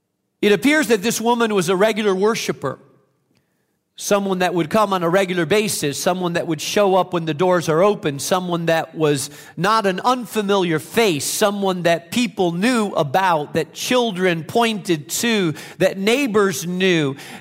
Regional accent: Spain; moved away as an adult; I grew up in Spain, and I lived in a little village of 200 people and went to a one-room schoolhouse, and there were sheep and oxen that ran around the village, and I spoke Spanish, and I went to church in a stable

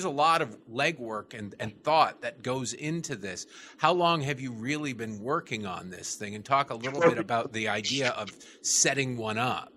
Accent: Detroit, Michigan, United States; I grew up in Detroit, as you know.

